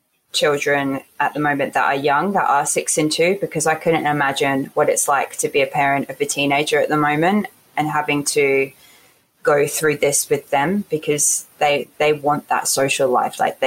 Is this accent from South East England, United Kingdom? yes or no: yes; Portsmouth, South East England, United Kingdom; born there; Yeah, I was born in England in Portsmouth with my mum, obviously.